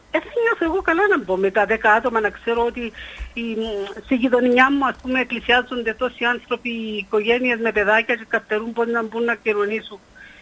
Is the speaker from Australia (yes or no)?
no; Nicosia, Nicosia District, Cyprus; είμαι από τη Λευκοσία.